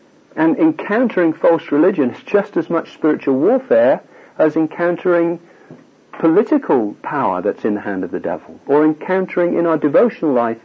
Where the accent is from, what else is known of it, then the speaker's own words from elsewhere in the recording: United Kingdom; I grew up in the West. I grew up in Britain.